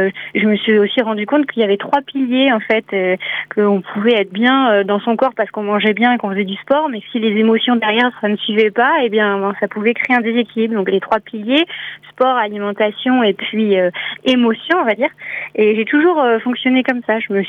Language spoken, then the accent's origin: French; Brittany, France; born there; je suis revenue en Bretagne, parce que je suis née en Bretagne